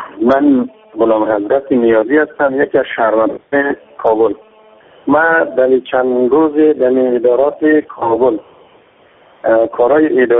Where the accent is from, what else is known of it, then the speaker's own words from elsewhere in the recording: Afghanistan; ما به عنوان یک افغانی